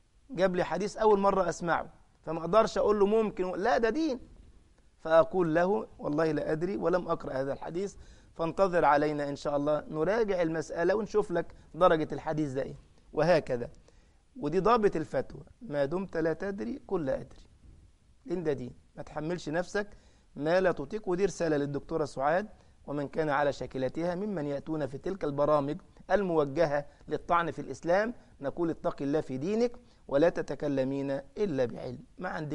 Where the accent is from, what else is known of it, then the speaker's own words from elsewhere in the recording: Egypt; زي بلغه الجماعه الفلاحين عندنا في مصر تقول لك ياما